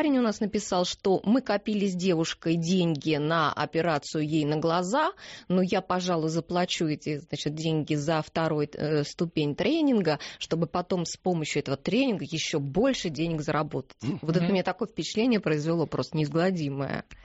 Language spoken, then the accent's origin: Russian; Voronezh, Voronezh Oblast, Russia; штаб-квартира в моем родном городе в Воронеже.